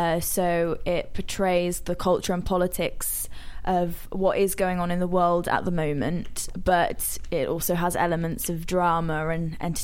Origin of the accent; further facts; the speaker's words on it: Iran; I'm from Iran. That's my origin.